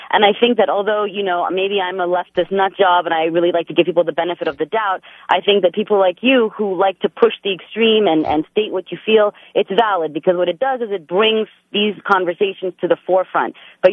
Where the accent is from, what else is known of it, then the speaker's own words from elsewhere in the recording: Montreal, Quebec, Canada; My background is Egyptian, born and raised in Montreal, Canada.